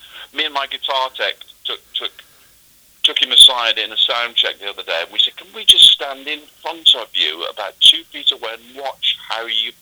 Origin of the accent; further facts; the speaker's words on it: Swindon, South West England, United Kingdom; not far from my hometown in Swindon